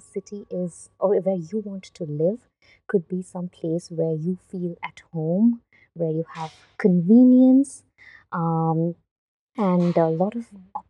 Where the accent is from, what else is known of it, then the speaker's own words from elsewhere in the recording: Bangalore, Karnataka, India; now in Stockholm, Sweden; I come from India, a place called Bangalore in South India, mm-hmm. and which is like the Silicon capital of India.